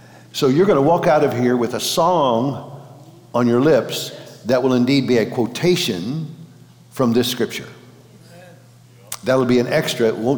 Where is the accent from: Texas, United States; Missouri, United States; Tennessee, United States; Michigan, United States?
Missouri, United States; Matthews; Most of you have never heard of Matthews, Missouri. That's home to me, Sykeston. But I was born on Route 1 Matthews between 1st and 2nd Ditch. That's how we judge things down there.